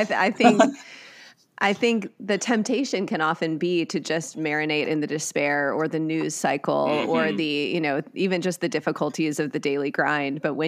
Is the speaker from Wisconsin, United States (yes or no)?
yes; Wisconsin, United States; I grew up in Wisconsin and never noticed a bird.